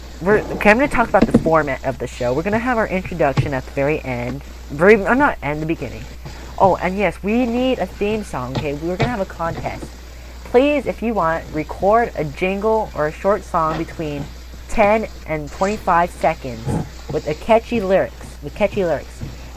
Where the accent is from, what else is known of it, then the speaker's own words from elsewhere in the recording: Mililani, Hawaii, United States; now in Ontario, United States; I'm 14 and live in Ontario, Ohio. I moved here in November of 2005. I'm originally from Mililani, Hawaii.